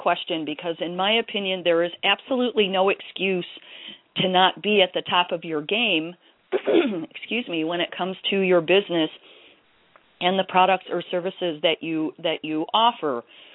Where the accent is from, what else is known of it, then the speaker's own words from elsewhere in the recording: Detroit, Michigan, United States; for example, I am originally from Detroit